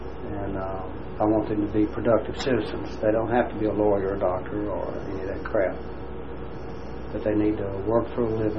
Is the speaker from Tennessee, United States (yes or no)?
yes; Memphis, Tennessee, United States; now in Birmingham, United States; I was promoted and moved to here in Birmingham. We're from Memphis, Tennessee, of course, and I was moved here in 1978.